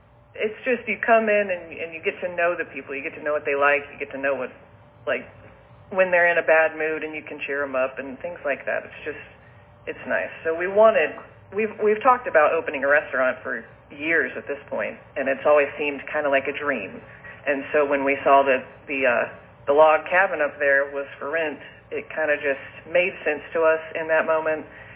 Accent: Nashville, Tennessee, United States; I grew up in Nashville, so it was very fast-paced and all that, which I like, but I'm a slower person.

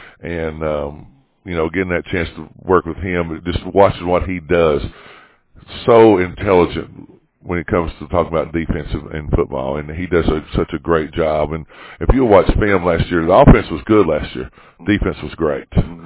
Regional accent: Cookeville, Tennessee, United States; I'm originally from Cookeville

